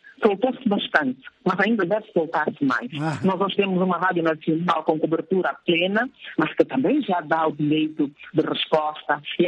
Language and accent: Portuguese; Angola; Nós somos angolanos em qualquer parte do mundo que formos